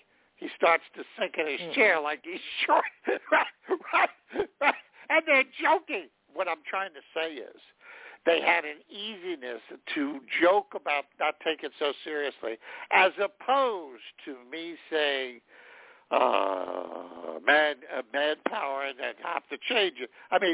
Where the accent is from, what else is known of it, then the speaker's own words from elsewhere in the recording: New York City, New York, United States; And the truth of the matter is, I come from New York City.